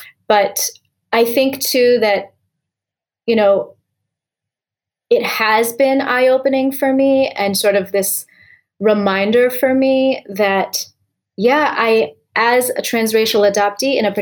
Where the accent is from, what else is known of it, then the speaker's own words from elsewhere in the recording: United States; And I'm sure most Asians can relate to in growing up in the United States.